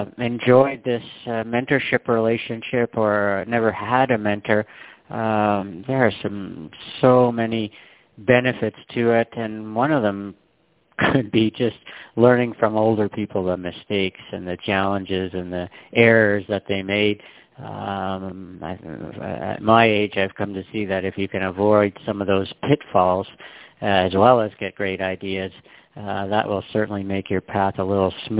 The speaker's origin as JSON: {"language": "English", "country": "Canada", "tie": "born or raised there", "said": "And I'm born and raised in Canada"}